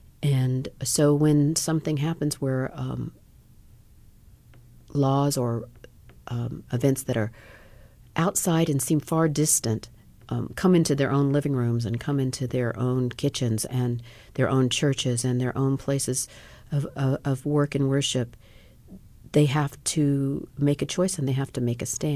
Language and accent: English; United States; Well, you know, I'm just an American who watches TV a lot.